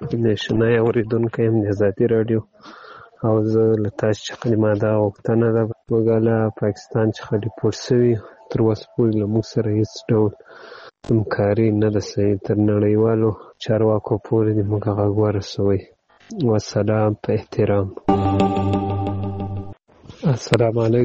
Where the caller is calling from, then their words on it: Ghazni, Afghanistan; زه د غزنی دی ولایت دی اکتی ولسوالی څخه تاسو ته پیغام پرېږدم